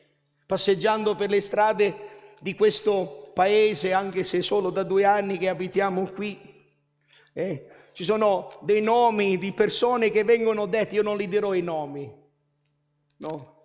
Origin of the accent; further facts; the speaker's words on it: Canada; i visi di tanti fratelli con cui sono cresciuto in Canada non ci sono più